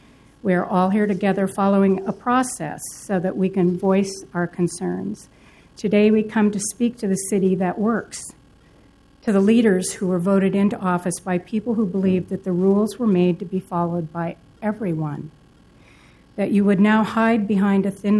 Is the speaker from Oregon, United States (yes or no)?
yes; Hillsboro, Oregon, United States; I must say I've lived in Oregon my whole life. I grew up in Hillsboro.